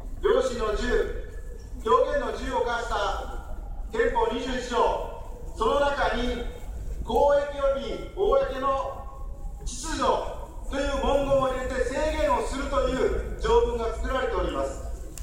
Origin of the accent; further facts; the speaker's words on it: Oita, Japan; 私の地元は大分です。